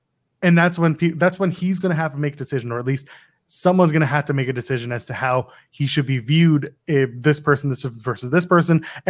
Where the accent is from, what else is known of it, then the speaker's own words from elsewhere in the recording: Canada; No, I'm Canadian. We got that out of our system in the fifth grade.